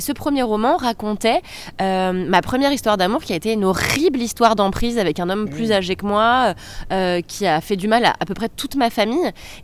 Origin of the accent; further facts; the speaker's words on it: Paris, Île-de-France, France; c'est une Parisienne pure souche qui vous dit ça. Je suis née, j'ai grandi à Paris